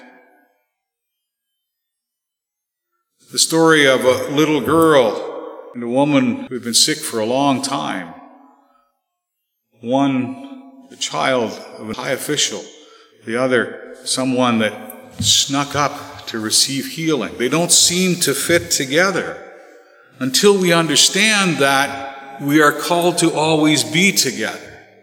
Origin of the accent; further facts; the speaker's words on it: Canada; I still wanted to be proud of being a Canadian.